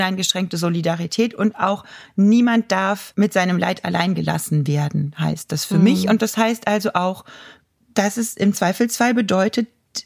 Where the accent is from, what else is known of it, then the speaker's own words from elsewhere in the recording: Germany; das hört man sicherlich, ich komme aus Deutschland